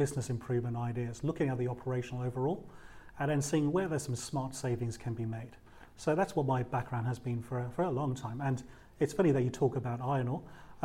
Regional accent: United Kingdom; now in Australia; I've been here for 10 years and I'm from the UK originally.

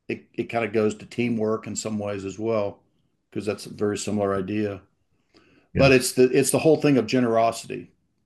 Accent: United States; And you know, being an American, you know, there's always that, well, did you make any money doing it?

